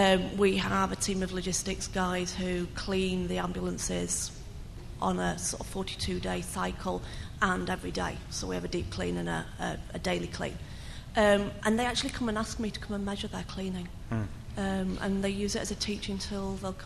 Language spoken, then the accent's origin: English; British Columbia, Canada; from British Columbia. Accent doesn't really portray that, but I honestly am, and I still hover.